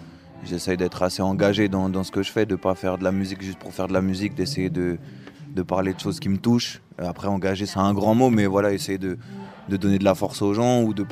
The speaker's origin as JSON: {"language": "French", "town": "Melun", "region": "Île-de-France", "country": "France", "said": "Bah en fait, on est en banlieue parisienne. Moi, je suis de Melun"}